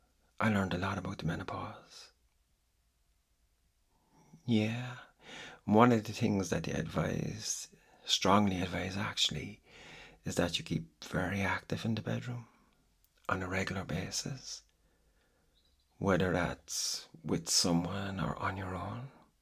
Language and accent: English; Ireland; And being Irish, I call that a medical degree.